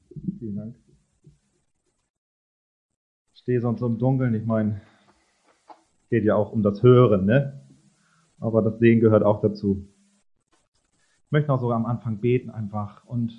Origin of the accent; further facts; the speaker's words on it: Kiel, Schleswig-Holstein, Germany; aber für mich sind das ja Riesenberge hier, ne? Als Kieler Sprotte.